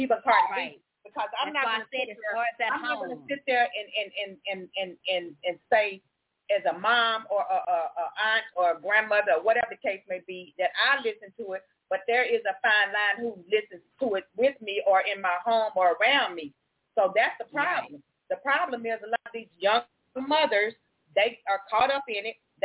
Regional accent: Texas, United States; because I'm from Texas. We were listening to the Houston rappers.

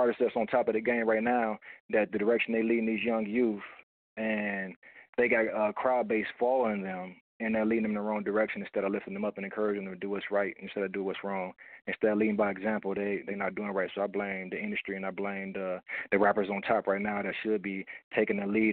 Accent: Milwaukee, Wisconsin, United States; I'm from Milwaukee, Wisconsin, Midwest.

